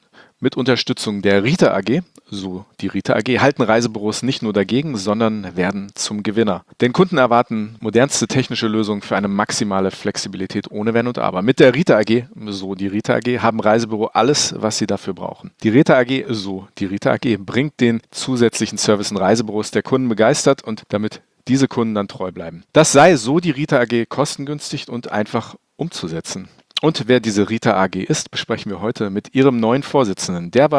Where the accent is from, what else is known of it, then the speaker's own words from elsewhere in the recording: Hanover, Lower Saxony, Germany; ich bin ja Hannoveraner